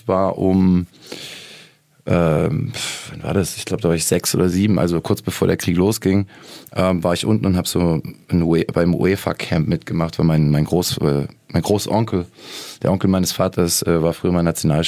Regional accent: Lake Constance, Germany; ich bin am Bodensee aufgewachsen in der Gegend und da gab es das überall.

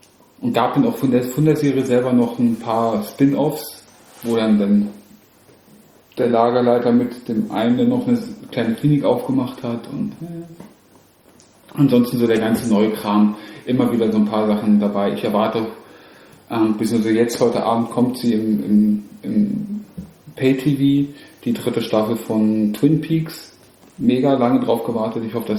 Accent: Potsdam, Brandenburg, Germany; also born or lived in Mecklenburg-Vorpommern; Also ich selber, ich bin zwar in Mecklenburg-Vorpommern geboren, aufgewachsen aber in Potsdam, also unweit von dem Studios

